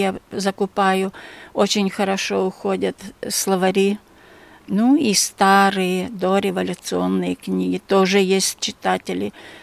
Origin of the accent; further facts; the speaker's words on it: Bobrinka, Omsk Oblast, Russia; also born or lived in Jelgava, Latvia; За Омском-то есть Дробышевский район, село Бобринка, где я выросла.